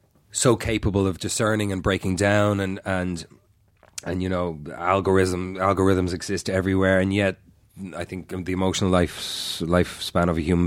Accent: Ireland; accent: Irish; I'll instantly go back to sounding more Irish. And if I go home a couple of days at home and my accent thickens right up.

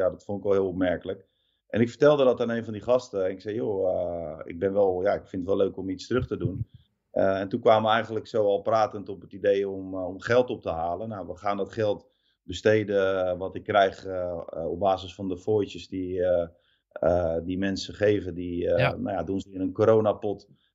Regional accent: South Holland, Netherlands; Dus straks ga ik hier in Alphen of in Gouda, waar ik ook regelmatig natuurlijk kom, waar ik vandaan kom.

